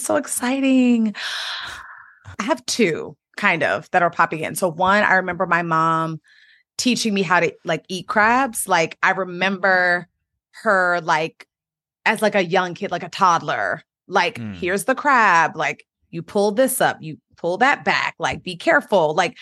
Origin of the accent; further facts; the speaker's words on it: Washington, D.C. area, United States; Yeah, I grew up in the DMV, the Washington, D.C. area, between Maryland and Washington, D.C.